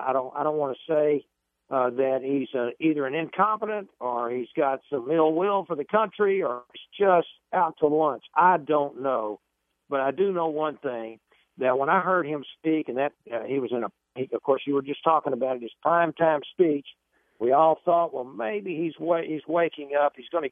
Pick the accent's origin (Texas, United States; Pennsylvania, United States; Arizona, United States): Texas, United States; I grew up here in East Texas. I've lived here all my life, except when I served in the military overseas.